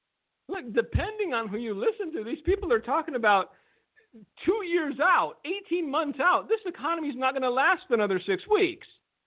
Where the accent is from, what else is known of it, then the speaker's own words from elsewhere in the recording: Romania; English is a second language; in my early years, I grew up in a communist country. I grew up in Romania